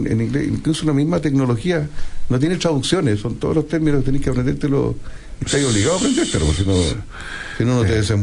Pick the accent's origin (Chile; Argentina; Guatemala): Chile; born there; Yo, por suerte, nací en Chile, que hablamos castellano, y como yo hablaba castellano...